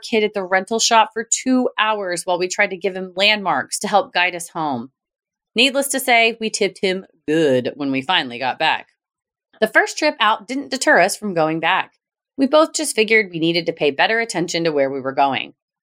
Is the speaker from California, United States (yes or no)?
yes; California, United States; My mom came to visit a couple times the first year I lived in Atlanta, and growing up in SoCal, lake life wasn't really something we got to experience often.